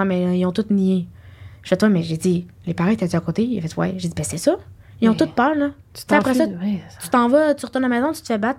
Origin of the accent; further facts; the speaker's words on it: Quebec, Canada; je viens de Lanaudière